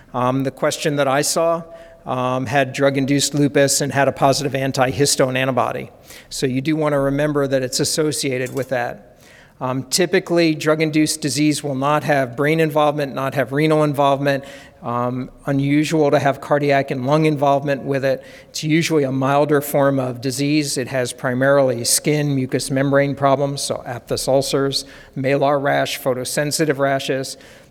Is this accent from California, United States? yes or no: no; Kentucky, United States; I come from Eastern Kentucky. We don't have a very diverse population.